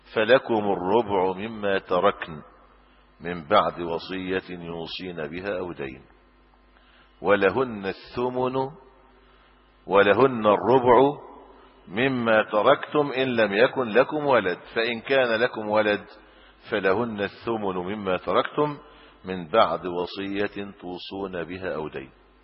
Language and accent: Arabic; Egypt; لكن صار عند القاضي عندنا في مصر مجموعه مواد مستقاه ومستنبطه